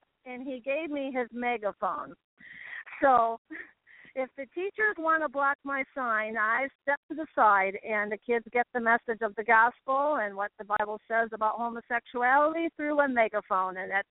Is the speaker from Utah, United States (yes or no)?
no; Michigan, United States; Now, Michigan is my home state.